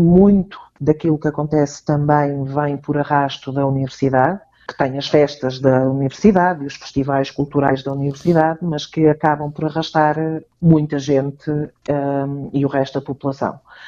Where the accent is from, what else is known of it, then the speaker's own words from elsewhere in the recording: Portugal; now in Trondheim, Norway; eu sou a típica portuguesa, cabelo muito escuro, olhos muito escuros, não há quem enganar, que eu não sou norueguesa.